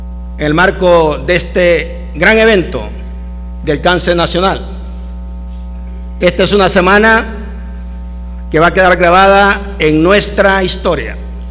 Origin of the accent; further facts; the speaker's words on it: El Salvador; porque ante todo somos salvadoreños.